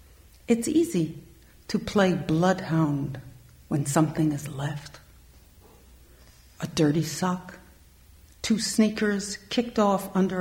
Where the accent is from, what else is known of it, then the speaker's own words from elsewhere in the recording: Manhattan, New York, United States; This is my Kansas City poem. I'm from Manhattan in New York. I didn't even know where Kansas City was.